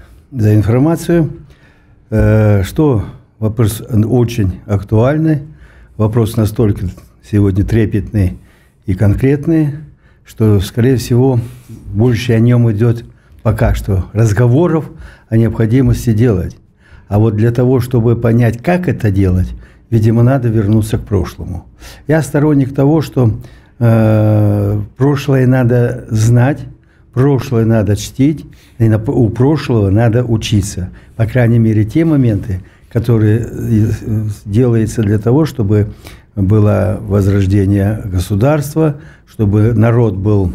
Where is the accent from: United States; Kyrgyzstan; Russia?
Kyrgyzstan; Bishkek; moved away as an adult; И я житель и уроженец Кыргызстана во Фрунзе